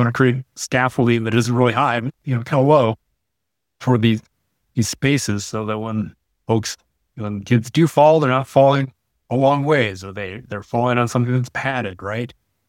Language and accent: English; Anamosa, Iowa, United States; And yeah, I grew up in Itamosa, which has Wapsipunikan State Park in it. And that park made me.